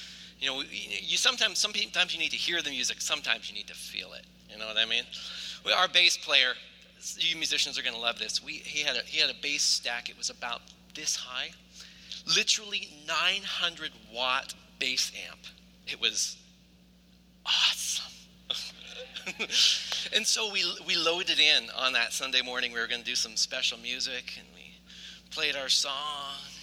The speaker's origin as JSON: {"language": "English", "town": "Nelson", "region": "British Columbia", "country": "Canada", "tie": "born or raised there", "said": "Okay, so we grew up in Nelson, B.C., a town of 7,000 people with about 4 stoplights."}